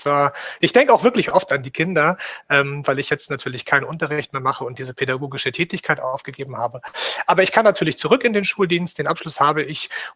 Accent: Rostock, Mecklenburg-Vorpommern, Germany; born there; gebürtiger Rostocker und habe nach meinem Abitur 4 Jahre im Ausland gearbeitet und danach mein Studium zur Lehrkraft für Spanisch und Sport in Leipzig absolviert, dann mein Referendariat in Thüringen im letzten Jahr beendet

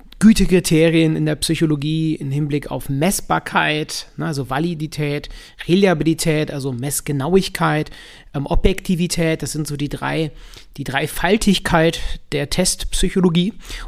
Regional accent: Cologne, North Rhine-Westphalia, Germany; wie bei uns in Köln sagen immer

